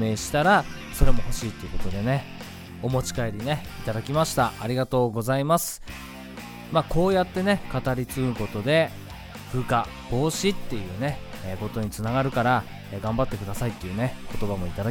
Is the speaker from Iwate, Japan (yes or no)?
yes; Iwate, Japan; 僕もね岩手出身ですので、